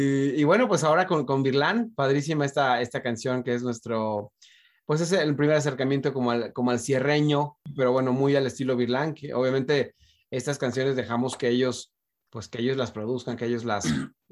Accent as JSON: {"language": "Spanish", "region": "Baja California", "country": "Mexico", "said": "Los invito acá a Valle de Guadalupe para que conozcan acá un poquito pues, de mi tierra, etcétera."}